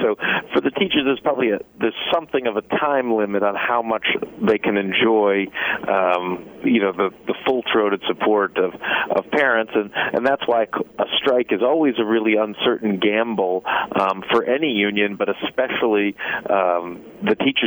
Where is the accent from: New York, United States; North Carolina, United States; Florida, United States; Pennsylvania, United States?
New York, United States; in my home state of New York